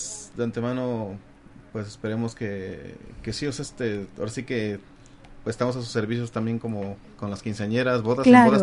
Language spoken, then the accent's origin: Spanish; Mexico; Empecé a investigar de los estados de México, y, pues, principalmente lógico mi tierra